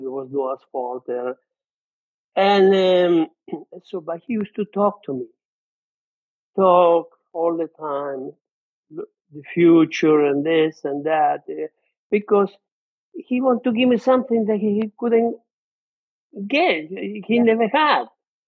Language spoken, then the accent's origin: English; Italy; born there; English is a second language; I was born in Italy during World War II, in between Rome and Naples. Area of Monte Cassino, where there was a big battle there.